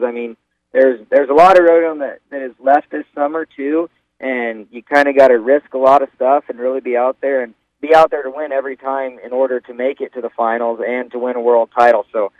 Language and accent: English; Cheyenne, Wyoming, United States; being that it's my hometown rodeo and I grew up here